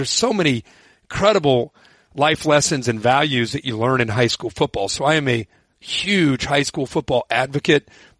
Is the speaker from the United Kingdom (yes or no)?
no; Ohio, United States; I just growing up in Ohio, it's kind of part of your way you're raised.